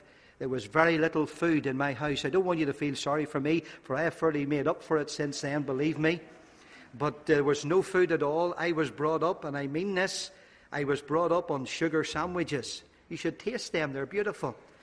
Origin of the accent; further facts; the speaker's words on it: Nottingham, East Midlands, United Kingdom; born there; also born or lived in Northern Ireland; I was born in England, Nottingham. It's hard to believe, by the way, when you hear my accent now, that I was ever born in England.